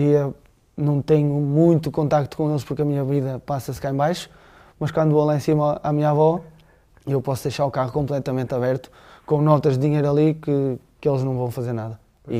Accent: Norte, Portugal; E a cultura do Norte, e eu sou do Norte, a cultura do Norte é assim.

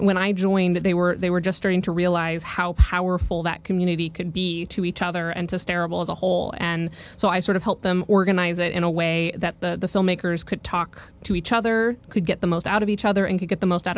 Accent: Colorado, United States; now in Oregon, United States; So I got my Bachelor of Arts in Creative Writing in Oregon after growing up in Colorado, and I was a prose writer for most of that.

